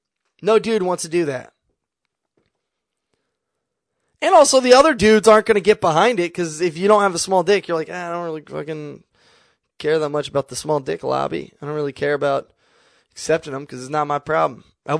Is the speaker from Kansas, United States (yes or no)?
yes; Kansas, United States; I'm from Kansas. Maybe that's it.